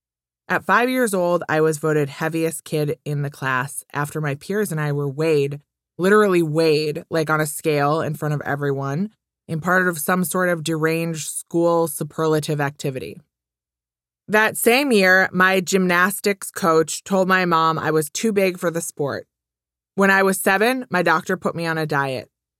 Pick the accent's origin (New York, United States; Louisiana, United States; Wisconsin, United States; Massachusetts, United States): Wisconsin, United States; Growing up in Wisconsin, go Badgers, I had plenty of wonderful, supportive people in my life.